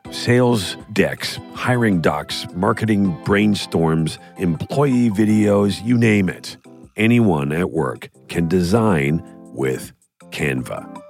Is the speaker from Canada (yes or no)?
yes; Canada; as a Canadian